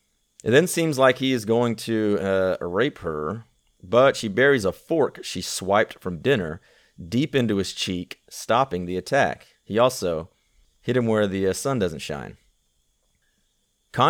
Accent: United States; probably because I'm American

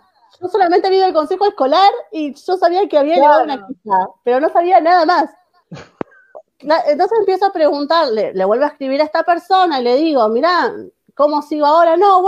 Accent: Mar del Plata, Buenos Aires Province, Argentina; soy de Mar del Plata y quiero formar parte del grupo

